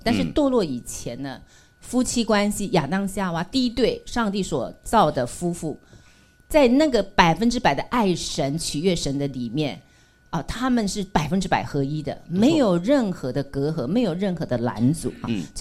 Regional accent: China; 所以我们中国人也有一句话说，人不为己，

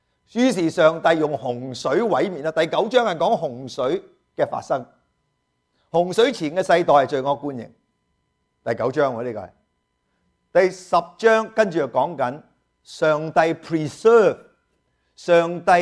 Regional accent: Guangdong, China; 你忽然之间就不会好像我们广东人这样

